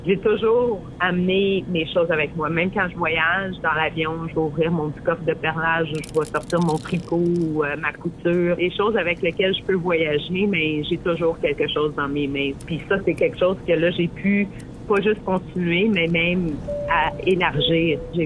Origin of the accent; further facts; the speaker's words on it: Kuujjuaq, Quebec, Canada; Je viens du Nord, je viens de Coudjoie, mais je suis née à Québec parce qu'on n'avait pas vraiment le choix. Mes parents, ils ont déménagé là quand ma mère était enceinte. Mais j'avais pas un an encore quand on est retourné à Coudjouac. Pour moi, je considère Coudjouac comme ma ville natale.